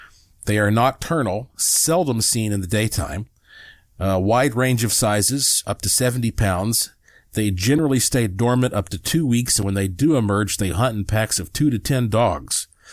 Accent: North Carolina, United States; I grew up exploring around Brown Mountain in North Carolina, the Linville Caverns, the Lost Sea.

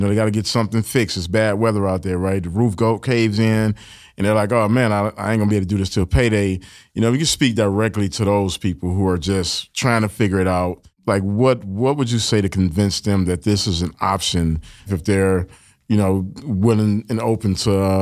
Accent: Detroit, Michigan, United States; So I grew up in Detroit, and, you know, it's a factory town.

